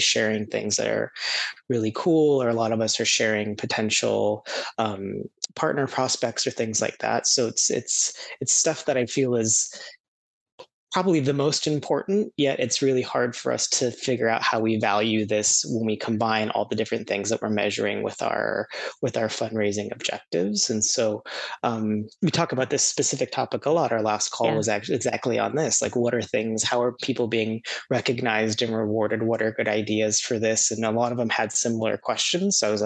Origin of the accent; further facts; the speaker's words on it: United States; I'm American, so I still don't really understand hockey